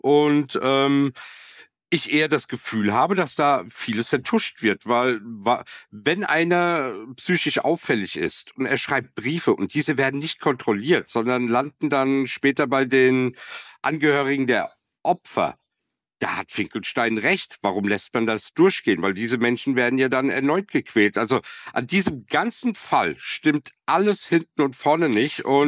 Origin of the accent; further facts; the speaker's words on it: Germany; born there; Ich bin vor 53 Jahren in Deutschland geboren worden und wollte jetzt vor einigen Jahren die deutsche Staatsbürgerschaft annehmen. Ich bin voll integriert